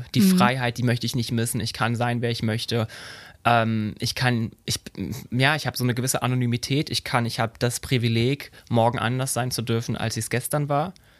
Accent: Berlin, Germany; Da bin ich auch groß geworden. Da Berlinert man viel, viel mehr als in den Westbezirken. Also ich wohne jetzt in Charlottenburg, das ist ein Westbezirk. Groß geworden bin ich aber in Köpenick. Das ist eher auch bekannt als Arbeiterinnenviertel, Arbeiterinnenbezirk. Damals auch in der DDR gewesen.

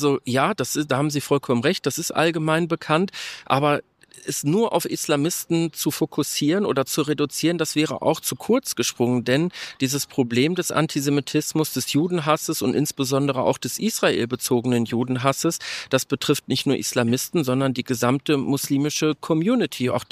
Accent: Dortmund, North Rhine-Westphalia, Germany; in der Nähe meiner Heimat Dortmund-Dorsfeld

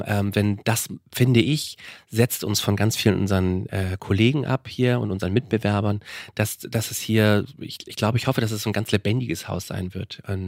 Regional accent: Ahrensburg, Schleswig-Holstein, Germany; Ich bin in Ahrensburg aufgewachsen, also ein bisschen an den Grenzen von Hamburg.

